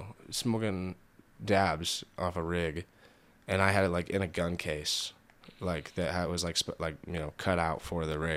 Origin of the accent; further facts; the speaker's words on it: California, United States; It is in the town over from my hometown. So the thing about my hometown is that it did not have a police department. It was fully operated by sheriffs.